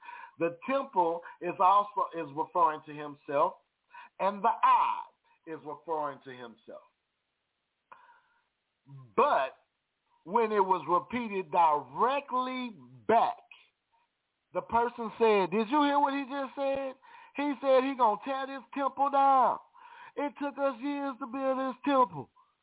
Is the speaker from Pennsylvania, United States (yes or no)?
no; Houston, Texas, United States; If you move to Houston, I'm from Houston, praise God.